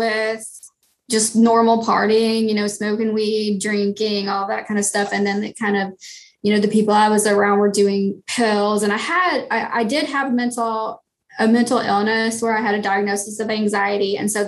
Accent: Shepherdsville, Kentucky, United States; So, I'm from Louisville, Kentucky. Actually, just south of Louisville, Kentucky, Shepherdsville, Kentucky, which is like a tiny little country hole-in-the-wall town.

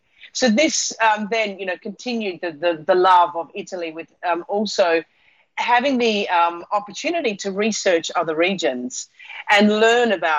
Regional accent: Australia; I'm originally from Australia

